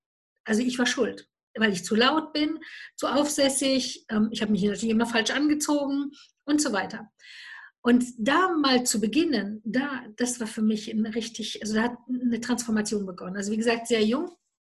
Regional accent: Romania; German is a second language; now in Germany; wir sind aus Rumänien ausgewandert, also wir haben uns freigekauft, das war auch ganz abenteuerlich

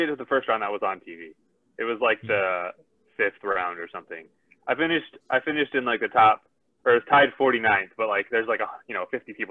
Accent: Abilene, Texas, United States; Yeah, I grew up in Abilene, Texas. It's a small town.

